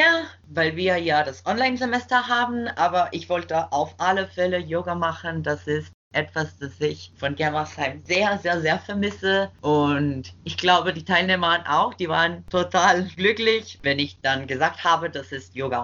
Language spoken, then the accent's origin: German; Costa Rica; German is a second language; ich bin jetzt in Costa Rica, in meinem Heimatland.